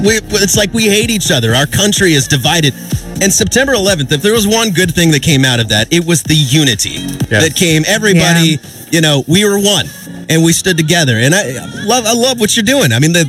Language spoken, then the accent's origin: English; West Coast, United States; Now, Bob, you may not know this about Tara and I, but we grew up on the West Coast.